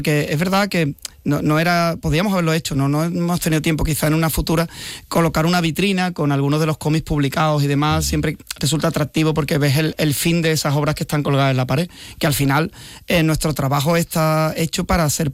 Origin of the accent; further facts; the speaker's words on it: Spain; en 60 años de historia soy el primer español que lo dibuja